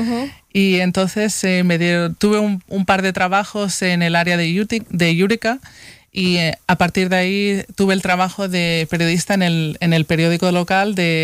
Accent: Girona, Catalonia, Spain; Yo vengo de España, del norte de España, de Girona.

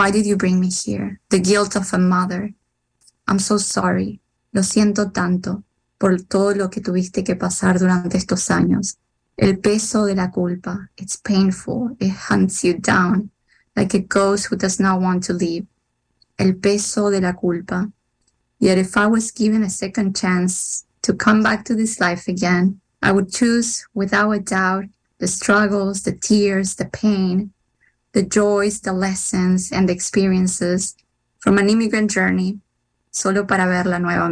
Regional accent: San Miguel de Tucumán, Tucumán, Argentina; born there; also born or lived in Termas de Río Hondo, Santiago del Estero; nací en Tucumán, en San Miguel de Tucumán, en el norte de Argentina. Y luego viví también en las Termas de Riondo, en Santiago del Estero.

